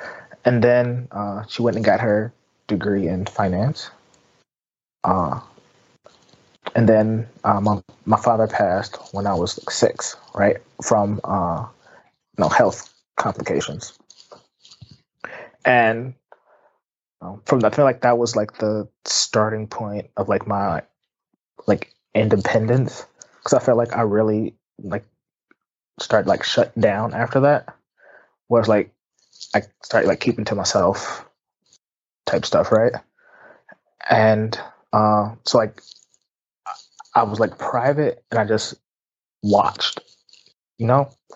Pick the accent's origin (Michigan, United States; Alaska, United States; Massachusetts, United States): Michigan, United States; Detroit; growing up in Detroit, my dad was in the military.